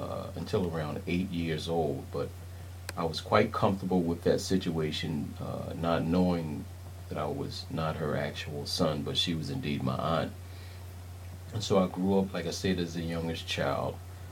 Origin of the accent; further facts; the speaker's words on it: Washington, District of Columbia, United States; also born or lived in Philadelphia; So, though I was born in Philadelphia in 1954, I was quickly put in under her care, and so I grew up in the Washington, D.C. area.